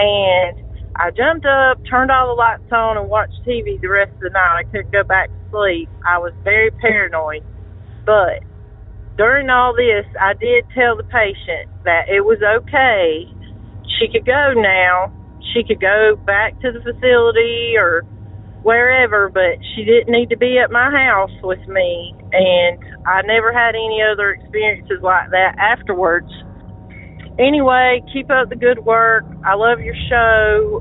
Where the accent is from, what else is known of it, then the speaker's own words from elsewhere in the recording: North Carolina, United States; I'm from North Carolina.